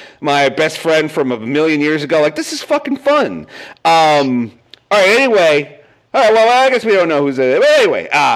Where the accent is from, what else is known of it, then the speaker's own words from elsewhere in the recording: New York, United States; Yeah, look, I'm from Long Island, and we have the highest incidence of breast cancer in the nation because of that.